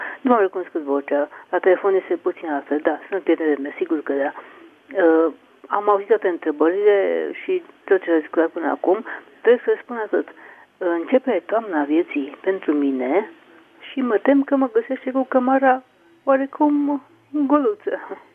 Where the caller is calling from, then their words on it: Petroșani, Hunedoara County, Romania; sunt din Petrușani.